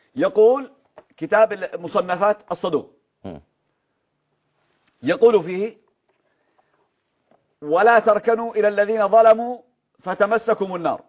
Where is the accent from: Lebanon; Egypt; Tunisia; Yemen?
Yemen; عندنا في اليمن